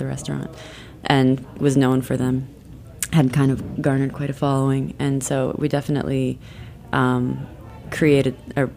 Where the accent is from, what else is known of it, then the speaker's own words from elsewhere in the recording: South Dakota, United States; We grew up in South Dakota.